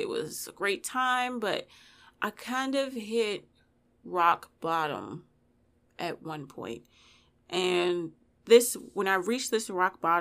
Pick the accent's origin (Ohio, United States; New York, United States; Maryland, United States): Maryland, United States; Baltimore; accent: Baltimore; I make sure in the podcast episodes that I try not to have like a Baltimore accent, but it's there, but I try to cover it up.